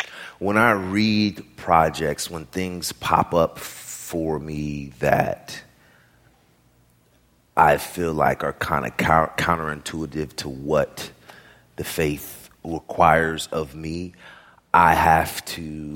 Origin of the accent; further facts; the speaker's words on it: California, United States; I'm from the Bay Area, I was in New York